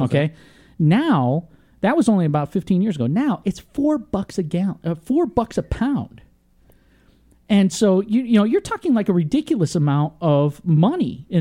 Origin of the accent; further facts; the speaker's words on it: Vermont, United States; growing up in Vermont as a kid